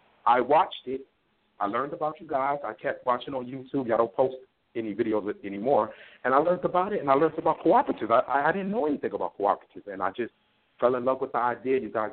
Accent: Bronx, New York, United States; I'm from Bronx, New York.

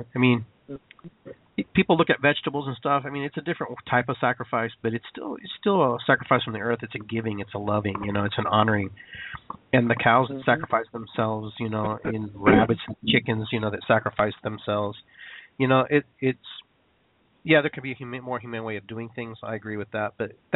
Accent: Peru; I love water because I'm from Peru and, you know, I love the beach and I love the ocean.

